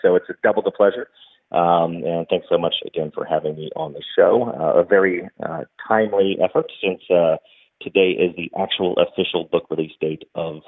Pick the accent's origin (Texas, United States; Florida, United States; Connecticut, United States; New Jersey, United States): Texas, United States; Dallas; I grew up in Dallas, Texas, did my undergraduate education at Southern Methodist University, and graduated with degrees in finance and economics.